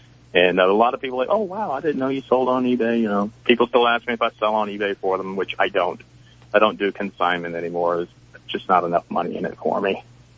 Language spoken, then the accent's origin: English; New Orleans, Louisiana, United States; now in Seattle, United States; You know I'm from New Orleans. Although lately I've been based out of Seattle now for the last 6 months.